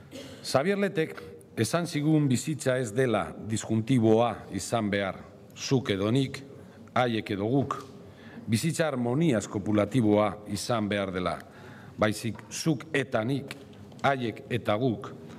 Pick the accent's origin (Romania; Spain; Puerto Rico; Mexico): Spain; Basque Country; Todos somos igualmente vascos y reivindicamos con orgullo el serlo.